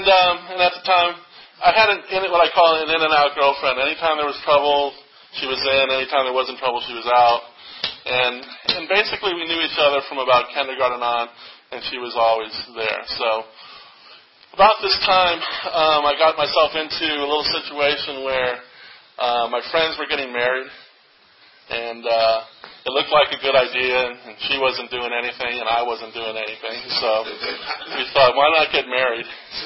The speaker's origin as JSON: {"language": "English", "region": "California", "country": "United States", "said": "And having said I came from California, I also came and I was put 1 year back."}